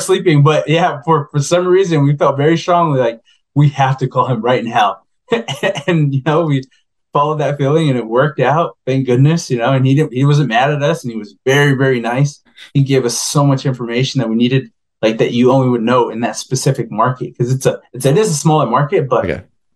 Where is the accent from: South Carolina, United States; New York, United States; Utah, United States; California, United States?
Utah, United States; also born or lived in Arizona; Utah, I grew up in Utah all my life until about 9 years ago.